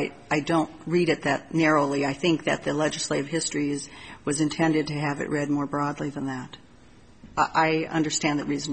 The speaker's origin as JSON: {"language": "English", "town": "Los Angeles", "region": "California", "country": "United States", "said": "I'm from Los Angeles. We don't have rent control."}